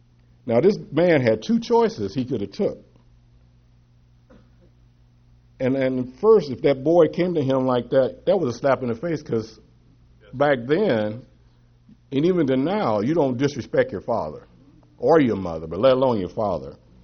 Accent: Kansas City, Kansas, United States; And I bring you greetings from Kansas, my hometown of Kansas City, Kansas.

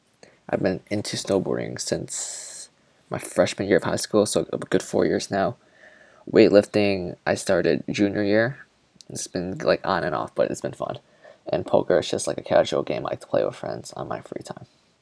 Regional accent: Naperville, Illinois, United States; I come from Naperville. Went to high school, Naperville Central High School.

